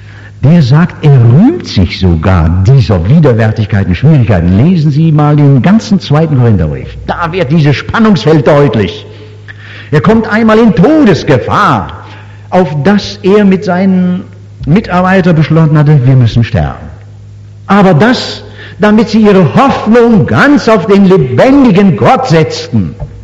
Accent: Korbach, Hesse, Germany; Ich habe nach Hause an meine Heimatstadt Korbach gedacht, an meine Mutter, die da war.

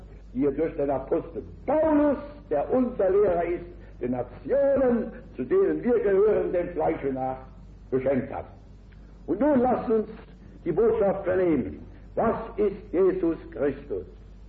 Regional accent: Worms, Rhineland-Palatinate, Germany; In meinen Gedanken bin ich in einem Augenblick in meiner Heimatstadt Worms oder in meiner jetzigen Wohnung, wo ich wirken darf und Wunder Gottes erleben darf, in der langen Steinbacher Höhe

